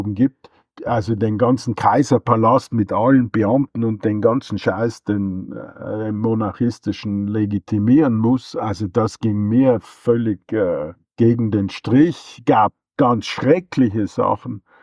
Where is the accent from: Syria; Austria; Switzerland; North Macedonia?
Austria